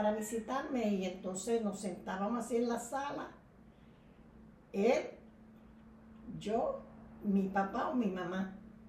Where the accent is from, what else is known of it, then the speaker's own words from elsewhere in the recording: San Sebastián, Puerto Rico; now in Moca, Puerto Rico; Ay, me crié en San Sebastián del Pepino.